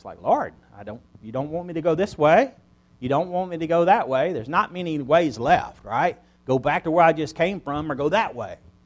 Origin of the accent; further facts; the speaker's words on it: United States; I mean, I'm an American, and, you know, no telling what all blood that I have in me.